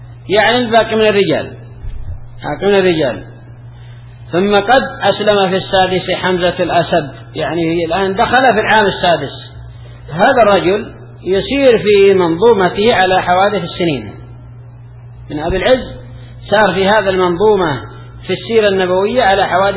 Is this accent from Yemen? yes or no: yes; Yemen; الحزبيون عندنا في اليمن كانوا يستدلون على المظاهرة